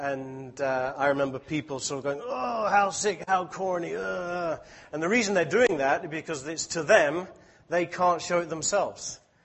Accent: England, United Kingdom; Now, I am an English person through and through, as far as I'm aware. I don't have any other blood in me, so I can speak with a bit of experience. I've lived in England most of my life

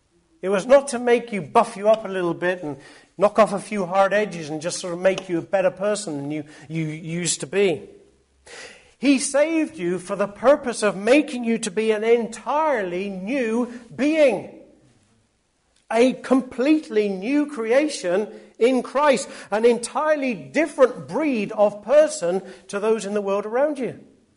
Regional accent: England, United Kingdom; I'm an Englishman, I have a British passport

